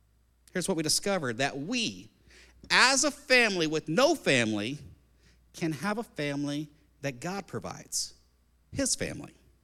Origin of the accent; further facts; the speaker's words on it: New Jersey, United States; born there; now in Wisconsin, United States; I'm not originally from Wisconsin, neither is my family. And actually, I was born in New Jersey, in a town that's actually kind of right across the river from New York City.